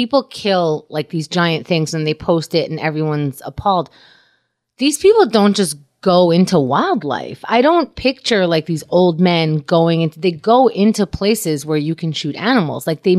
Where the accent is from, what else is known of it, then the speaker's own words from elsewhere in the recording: New York, United States; I don't know because I grew up in New York.